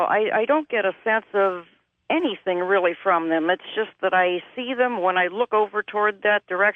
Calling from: Ashtabula, Ohio, United States; from Ashtabula, Ohio.

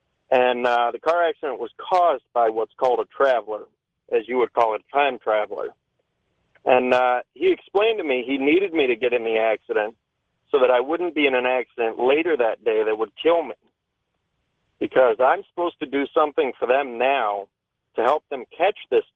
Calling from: New York City, New York, United States; New York City.

